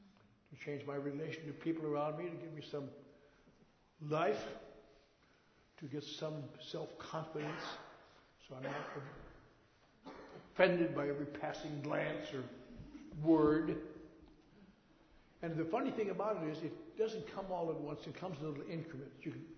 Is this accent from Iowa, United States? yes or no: no; Wisconsin, United States; And last week in my hometown in Wisconsin.